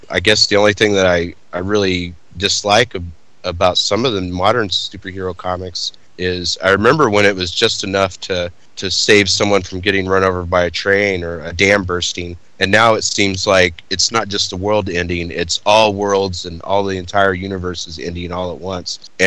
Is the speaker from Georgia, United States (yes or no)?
no; Missouri, United States; I grew up in Missouri, and we were a fairly poor family.